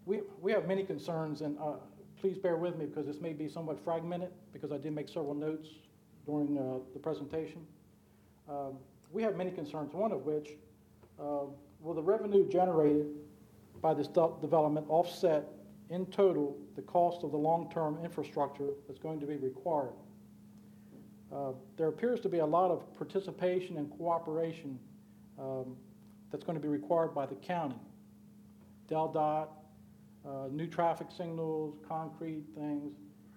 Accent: Delaware, United States; born and raised in Delaware.

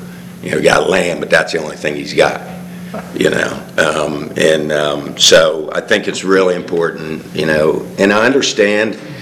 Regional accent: United States; because I also farm, born and raised in Sussex County, so this county is obviously very near and dear to my heart.

